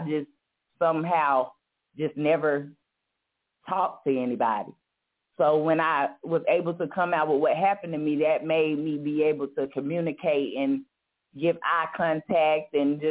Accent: Charlotte, North Carolina, United States; Yes, Charlotte, North Carolina.

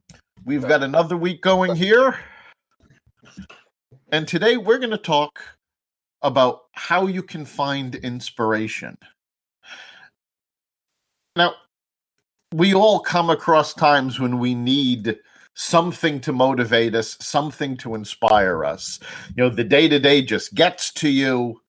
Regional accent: New York City, New York, United States; I grew up in New York City, and I have always found the majesty of the city inspiring.

